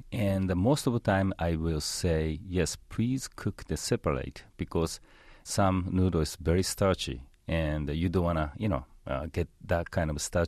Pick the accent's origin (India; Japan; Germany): Japan; Tokyo; English is a second language; now in United States; You know, I'm from Tokyo, and when I was a child, I eat a lot of soba